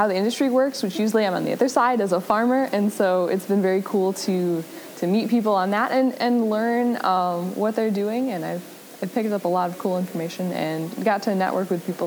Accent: Illinois, United States; I am from North Central Illinois, and I go to Northern Illinois University.

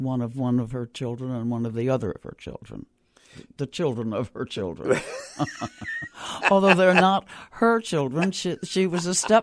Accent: New York, United States; New York.

